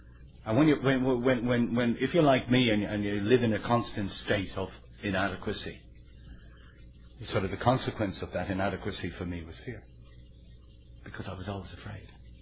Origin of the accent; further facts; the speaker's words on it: Dublin, Leinster, Ireland; now in United Kingdom; So even though I live in the UK, I'm very proud of being Irish and being from Dublin.